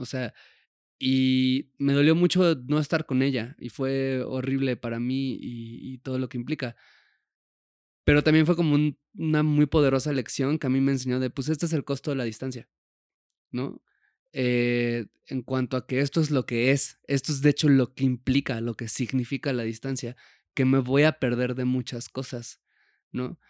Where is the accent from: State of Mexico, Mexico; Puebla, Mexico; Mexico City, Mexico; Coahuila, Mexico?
Puebla, Mexico; moved away; como cuando yo me fui de Puebla, que es de donde crecí